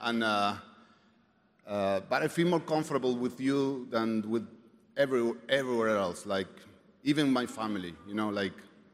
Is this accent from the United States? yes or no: no; Argentina; first language Spanish; English is a second language; I'm from Argentina. Thank you, guys. I'll be translating because I think in Spanish.